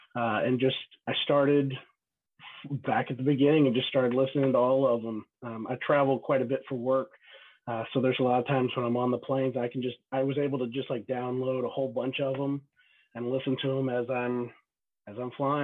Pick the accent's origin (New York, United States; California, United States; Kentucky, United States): Kentucky, United States; now in Dayton, United States; So like you just mentioned, born and raised in Kentucky, but my wife and I, we met in college at the University of Kentucky.